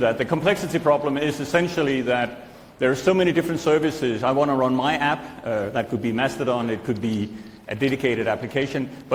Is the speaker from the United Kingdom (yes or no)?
no; Denmark; but they're Danish. I'm from Denmark.